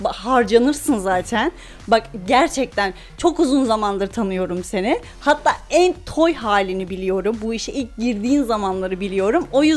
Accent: Afyonkarahisar, Turkey; Ben Afyon'da öyleydim. Afyonluyum. Ege'nin incisinde yaşıyorum.

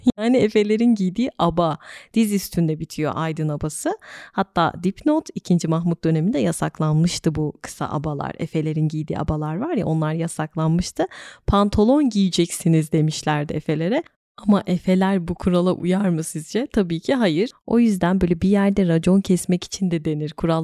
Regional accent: İzmir, Turkey; bir İzmirli olarak bunu yanlış söylediğim için bu arada bir miktar utanıyor olabilirim.

